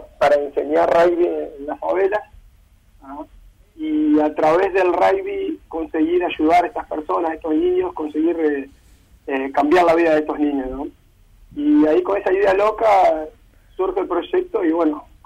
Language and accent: Spanish; Salto, Uruguay; also born or lived in Montevideo; now in Rio de Janeiro, Brazil; yo soy del interior de Salto y luego de vivir ahí, estudiar en Montevideo, en algún momento con un amigo dijimos, bueno, vamos a vivir a Río Janeiro